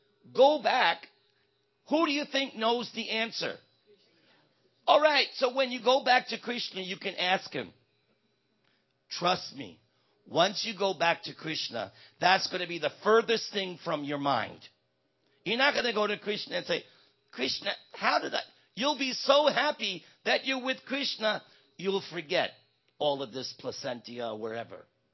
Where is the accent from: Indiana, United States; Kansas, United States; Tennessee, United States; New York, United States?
New York, United States; as we say in New York, I'm from New York